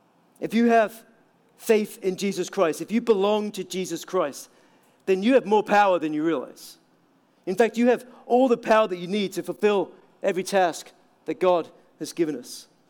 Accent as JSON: {"language": "English", "town": "Aberdeen", "region": "Scotland", "country": "United Kingdom", "tie": "born or raised there", "said": "the city I grew up in Aberdeen"}